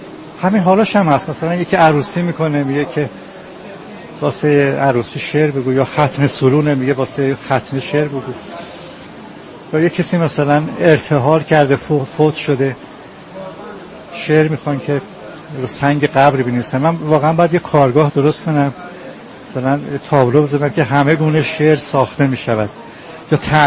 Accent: Tehran, Tehran Province, Iran; also born or lived in Qom; من متولد تهرانم ولی از کلاس اول ابتدایی تا مثلا سوم چهارم ابتدایی تو قم درس خوندم

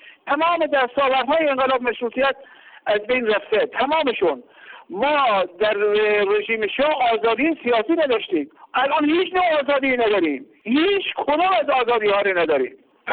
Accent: Iran; بنده هم به عنوان یک ایرانی، یک دلسوز برای وطنم

